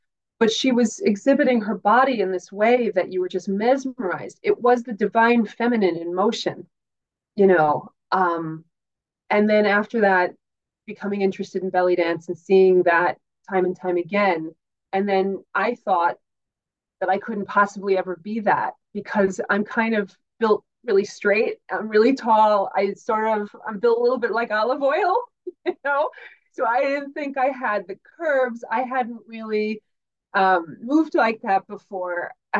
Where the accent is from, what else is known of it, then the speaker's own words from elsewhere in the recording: United States; now in Sligo, Ireland; I'm from the United States. I live in Ireland now, though, and have for the last, I don't know, number of years. I live in Sligo area